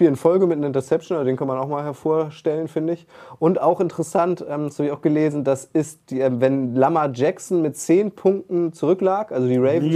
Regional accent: Poland; Ich bin Pole.

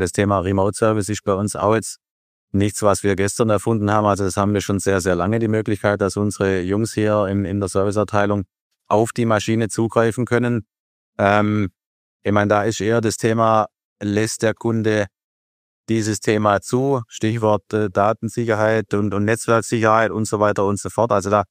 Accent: Baden-Württemberg, Germany; Ich bin Schwabe, auch wenn man es vielleicht nicht immer hundertprozentig raushört. Aber Schwäbisch ist schon irgendwo auch meine Leidenschaft.

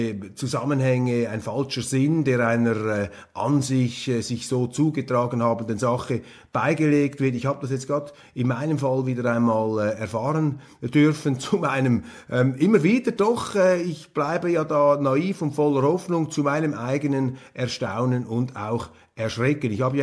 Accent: Switzerland; wenn ich als ausländischer Journalist, als Schweizer Journalist im Ausland dann wiederum außenpolitische Vorgänge kommentiere

